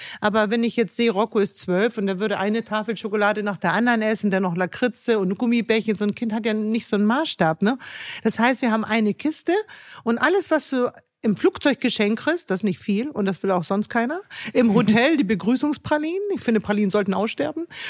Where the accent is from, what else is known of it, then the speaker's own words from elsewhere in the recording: Hamburg, Germany; ich komme ja aus Hamburg